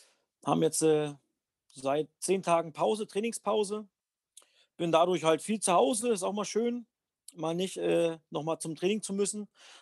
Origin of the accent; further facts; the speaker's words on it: Cottbus, Brandenburg, Germany; born there; Energie Cottbus, mein Heimatverein, wo ich geboren bin.